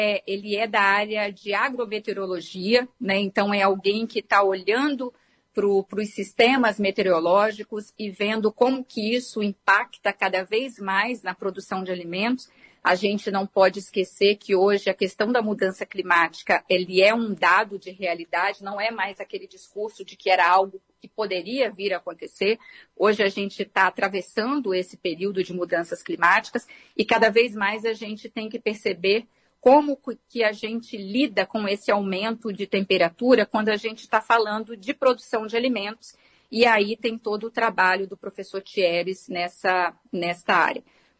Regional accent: Espírito Santo, Brazil; nós que viemos do interior, eu sou do interior do Espírito Santo, e a gente cresceu com aonde, vamos dizer assim, a chegada de um médico era quase um acontecimento na minha comunidade rural.

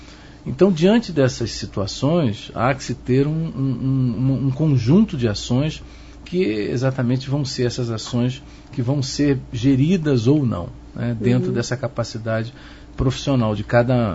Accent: Rio de Janeiro, Brazil; Apesar de ter um sangue gaúcho, até agora vem meu pai de São Borja, né? Aqui pertinho, mas eu sou carioca da gema, nasci lá, sou tijucano

